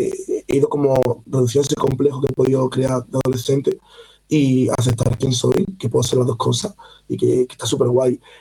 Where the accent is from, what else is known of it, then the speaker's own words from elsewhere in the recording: Spain; Y yo, sí, soy de aquí, soy español, yo he criado aquí, estoy aquí, o sea, trabajo aquí.